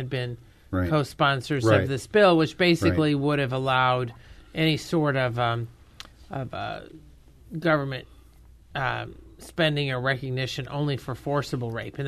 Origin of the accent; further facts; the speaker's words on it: Indiana, United States; when this happened in Indiana, which is my home state